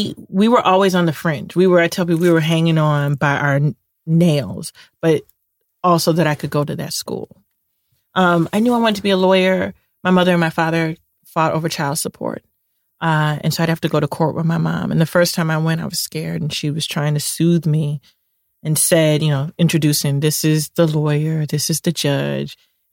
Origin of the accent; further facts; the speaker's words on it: Chicago, Illinois, United States; So I'm from Chicago. I grew up in the Cabrini-Green housing projects, made famous by good times of the 70s.